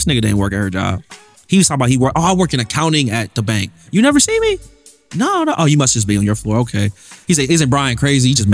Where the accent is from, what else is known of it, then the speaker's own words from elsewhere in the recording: Texas, United States; If I just tell you I'm from Texas, you just don't believe me.